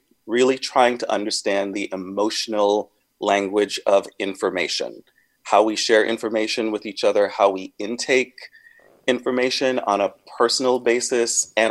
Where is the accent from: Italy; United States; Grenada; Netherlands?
Grenada; You know, I grew up on a small island, a small African island